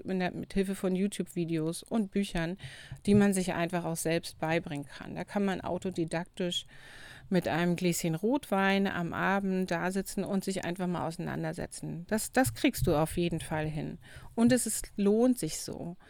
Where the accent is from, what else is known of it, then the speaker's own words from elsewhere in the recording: East Germany, Germany; Ich bin ja im Osten aufgewachsen